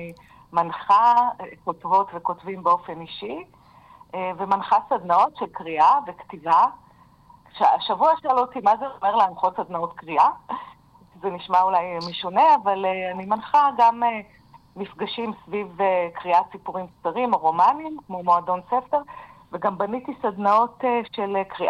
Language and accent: Hebrew; Haifa, Haifa District, Israel; born there; ילידת חיפה